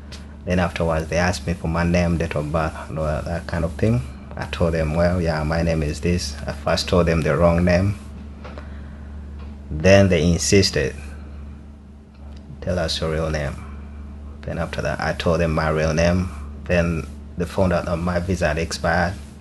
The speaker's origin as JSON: {"language": "English", "country": "Uganda", "lives_now": "United Kingdom", "said": "I'm from Uganda and I'm 26 years old."}